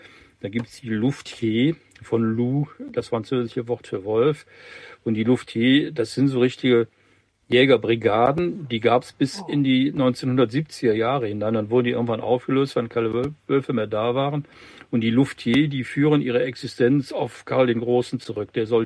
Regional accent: Spain; also born or lived in France; ich spreche Französisch kaum schlechter als Deutsch, Spanisch übrigens auch, weil ich einen Großteil meiner Kindheit und Jugend in Spanien und in Frankreich verbracht habe.

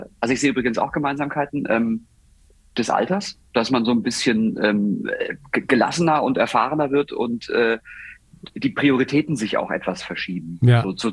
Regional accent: Southwest Germany, Germany; weil ich komme ja auch von hier. Ich bin ja aus dem Südwesten.

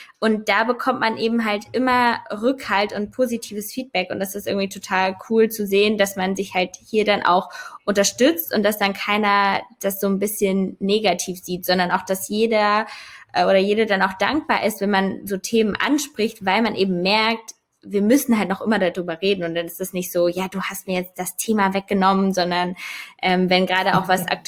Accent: Hesse, Germany; moved away as an adult; also born or lived in Cologne; now in Berlin, Germany; Hessen, aus so einem ganz kleinen Dorf da und bin dann zum Studieren, 2014 war das, glaube ich, dann nach Köln gezogen, habe da 5 Jahre gelebt und dann bin ich quasi jetzt dann nach Berlin

